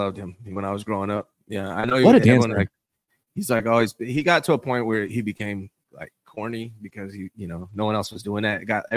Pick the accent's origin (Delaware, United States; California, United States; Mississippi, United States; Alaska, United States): California, United States; It's just because I'm from the Solano.